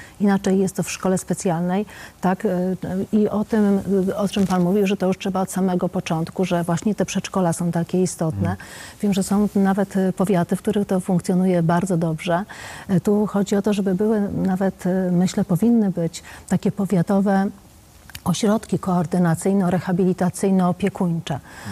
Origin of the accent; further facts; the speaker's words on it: Radziejów, Kuyavian-Pomeranian Voivodeship, Poland; bo ja jestem z podwórka tutaj kujawskiego, tak, bo jestem z Radziejowa